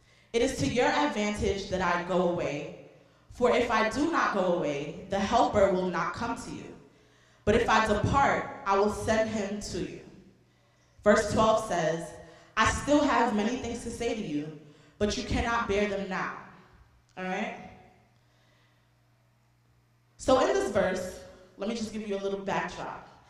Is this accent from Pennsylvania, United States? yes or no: no; Brooklyn, New York, United States; I'm from Brooklyn, so I just speak like Brooklyn.